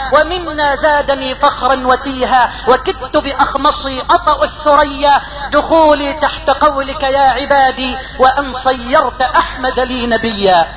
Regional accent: Egypt

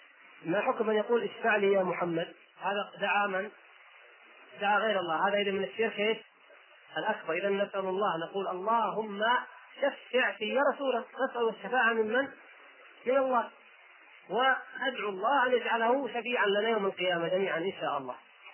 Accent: Egypt; أنا مصري أعمل هنا، وإذا ذهبت للقاهرة

